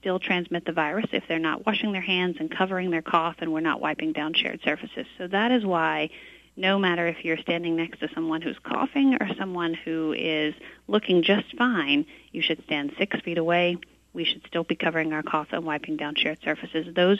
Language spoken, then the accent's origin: English; Mamou, Louisiana, United States; whether it's me going to Lafayette or Alexandria or my hometown of Mamou